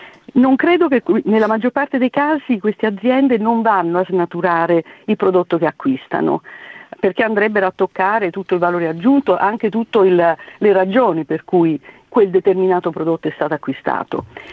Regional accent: Campania, Italy; Io vengo dalla Campania

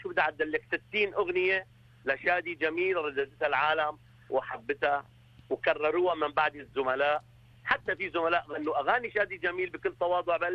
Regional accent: Aleppo, Aleppo Governorate, Syria; now in Lebanon; كوني أنا مواطن سوري ومن مدينة حلب تحديدا، طبعا حلب وبالأخص حلب بقول لأني أنا من مدينة حلب، لأنه عاشت فترة عصيبة جدا ما كانت بعيدة عن وجداني ولا عن بالي. أنا ساكن بلبنان لكن دائما موجود بسوريا

